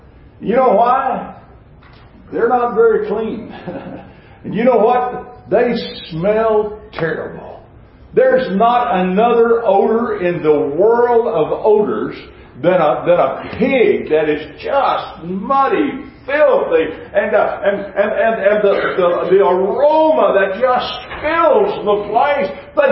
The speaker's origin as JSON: {"language": "English", "town": "Dallas", "region": "Texas", "country": "United States", "tie": "born or raised there", "also_born_or_lived": "Greenville, Texas", "said": "I was born in Greenville, Texas, only because my grandmother and grandfather lived outside of Greenville. Well, I was born there, but I was en route to Dallas, and that's where I spent all my life."}